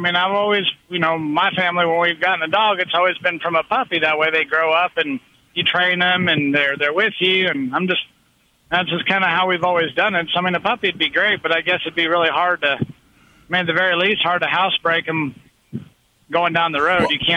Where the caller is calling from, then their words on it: New Mexico, United States; Calling from New Mexico.